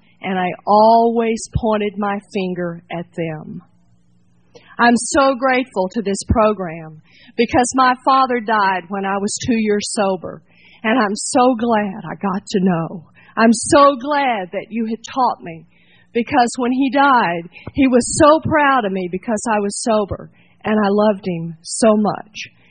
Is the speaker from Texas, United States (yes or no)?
yes; Port Arthur, Texas, United States; now in Fountain Valley, United States; But I come from Texas. I was born and raised in Texas, and I got sober in Texas.